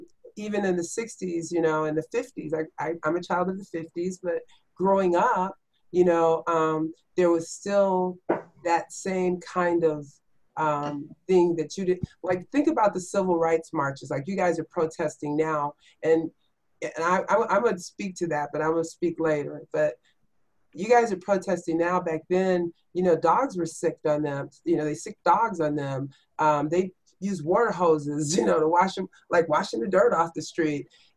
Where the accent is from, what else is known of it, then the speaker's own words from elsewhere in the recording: United States; As an American, I have a right to the same privileges that you have.